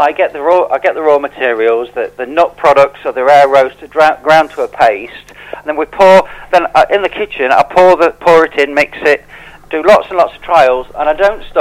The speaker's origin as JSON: {"language": "English", "region": "East Midlands", "country": "United Kingdom", "said": "No, actually, I'm from Derbyshire. I tend to work from home in Derbyshire"}